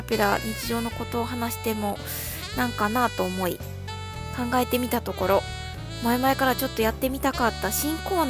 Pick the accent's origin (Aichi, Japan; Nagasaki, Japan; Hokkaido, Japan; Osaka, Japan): Osaka, Japan; 私が生まれ育ったのは大阪の東の端、割と開けた住宅地で、自然に囲まれていたわけでもないのですが、